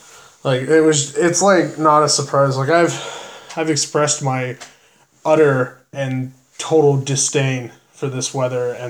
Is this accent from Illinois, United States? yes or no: no; North Carolina, United States; No, I'm from North Carolina.